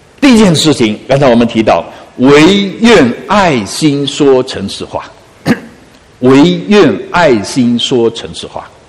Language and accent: Chinese; Fuqing, Fujian, China; 我们福建人也有讲闽南话的，福建的南边是闽南话，就是在我们福清都很多人讲闽南话啊。